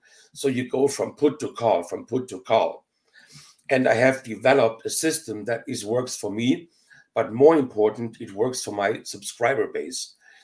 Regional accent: Germany; moved away as an adult; now in United States; So the journey began in a little town, you know, in Germany. I'm born and raised in Germany.

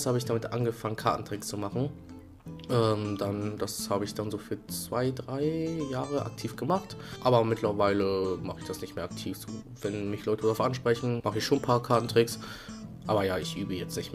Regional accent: Neuwurmsdorf, Lower Saxony, Germany; Ich komme aus Neuwurmsdorf, das ist ganz oben im Norden von Niedersachsen. Das ist aber schon so nah an Hamburg dran und so klein, dass wir eigentlich meistens sagen, wir kommen aus Hamburg.

